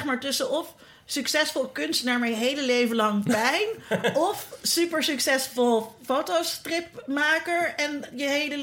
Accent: Zeist, Utrecht, Netherlands; ik ben opgegroeid in Zeist, een heel afgeschermde gemeenschap.

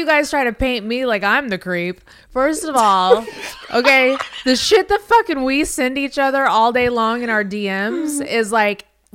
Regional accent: Las Vegas, Nevada, United States; I'm from Vegas.

